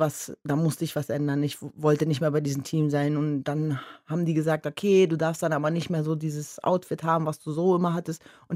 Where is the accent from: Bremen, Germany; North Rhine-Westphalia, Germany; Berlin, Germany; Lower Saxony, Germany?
Berlin, Germany; born there; ich wohne ja schon lange nicht mehr in Berlin